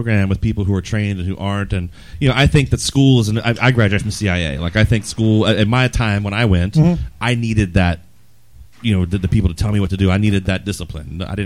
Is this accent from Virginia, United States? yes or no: yes; Richmond, Virginia, United States; I'm from Richmond.